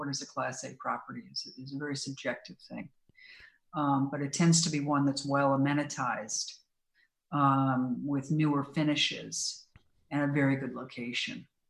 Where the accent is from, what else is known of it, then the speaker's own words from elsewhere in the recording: California, United States; So let's take Silicon Valley, my hometown, as an example.